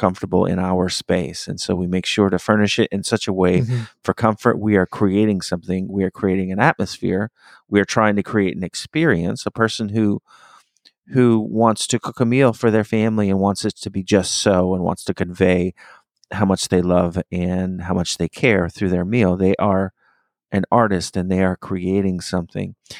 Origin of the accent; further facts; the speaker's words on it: Miami, Florida, United States; a big part of my growing up in Miami and of my childhood in general was my very difficult relationship with my father.